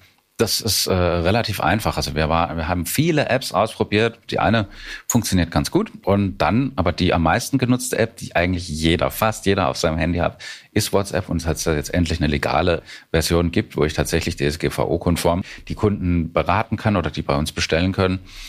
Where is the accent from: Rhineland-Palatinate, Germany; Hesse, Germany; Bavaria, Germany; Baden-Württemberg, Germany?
Baden-Württemberg, Germany; Walldürn; Das ist hier auf dem Land einfach so, man kennt sich. … hier auf dem Dorf in Walldürn. Ich bin hier in der Apotheke groß geworden.